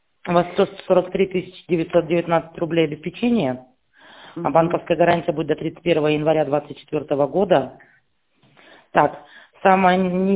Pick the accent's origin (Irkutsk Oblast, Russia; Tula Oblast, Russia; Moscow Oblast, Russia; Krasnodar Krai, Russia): Irkutsk Oblast, Russia; Irkutsk; У нас на час разница, мы из Иркутска.